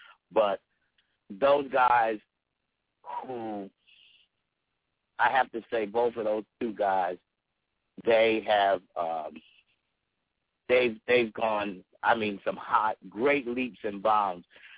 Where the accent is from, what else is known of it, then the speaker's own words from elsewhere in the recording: Brooklyn, New York, United States; now in North Carolina, United States; It's same thing with me being in North Carolina, you know, and I'm from Brooklyn.